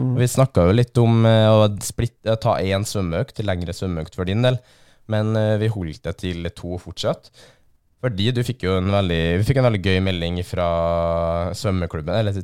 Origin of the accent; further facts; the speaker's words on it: Skogn, Trøndelag, Norway; Og fordelene der er jo hjem på Skogn, så klart, men jeg er jo så å si aldri i det området mer.